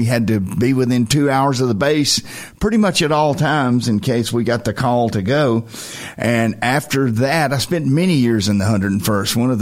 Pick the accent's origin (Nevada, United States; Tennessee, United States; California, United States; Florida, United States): Tennessee, United States; Lawrenceburg; now in Huntsville, United States; I am not from Huntsville, Alabama, as a native, but I'm pretty close. I was raised in Lawrenceburg, Tennessee, which if you watch the local weather at night, Lawrenceburg is on the weather map here.